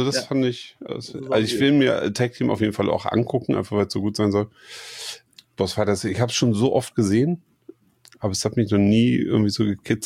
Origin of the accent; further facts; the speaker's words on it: Kiel, Schleswig-Holstein, Germany; es spielt in Kiel, meine Heimatstadt.